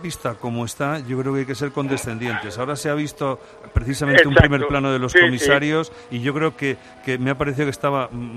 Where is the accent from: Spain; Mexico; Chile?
Spain; para mí como español